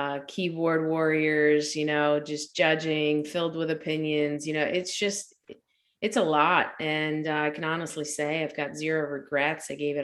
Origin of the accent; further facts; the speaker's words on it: Delran, New Jersey, United States; I have not forgotten my roots. I grew up in Delran. I trained on the local fields.